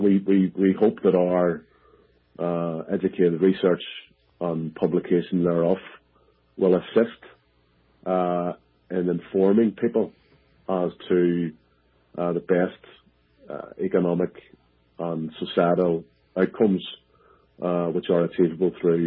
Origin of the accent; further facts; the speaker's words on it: Belfast, Northern Ireland, United Kingdom; And we're not a northern entity, albeit I'm personally from Belfast.